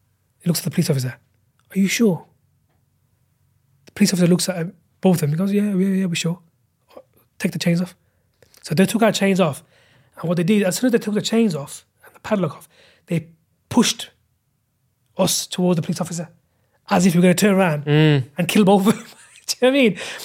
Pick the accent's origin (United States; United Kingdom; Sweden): United Kingdom; London; We're from London, this and that, blah, blah, blah.